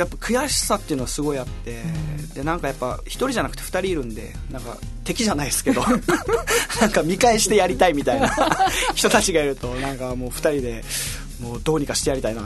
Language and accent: Japanese; Okinawa, Japan; 生まれも育ちもですね